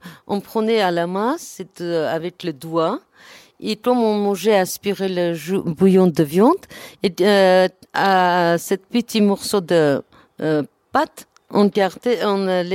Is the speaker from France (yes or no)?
no; Georgia; French is a second language; je suis arménienne de Géorgie, je grandis avec cette nourriture. Même on est arménien, on mangeait nourriture géorgienne, arménienne